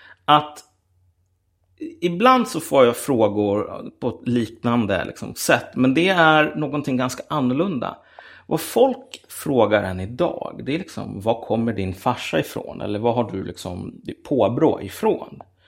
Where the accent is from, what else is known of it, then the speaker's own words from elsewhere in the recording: Umeå, Västerbotten County, Sweden; born there; also born or lived in Gävle; jag är född på Umeå BB, men jag har bott lite grann i Gävle och nu bor jag ute i Vela.